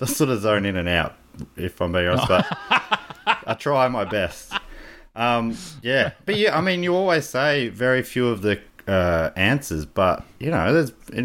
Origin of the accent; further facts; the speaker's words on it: Australia; but I'm also Australian, so I can also drink a VB if need be.